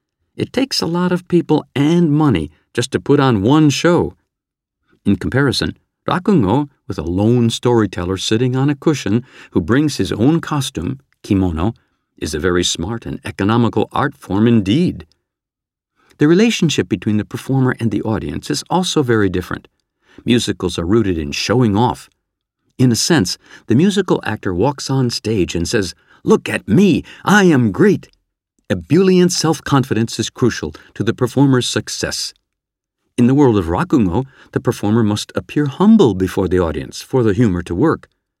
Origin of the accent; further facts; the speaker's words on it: Canada; In my home country of Canada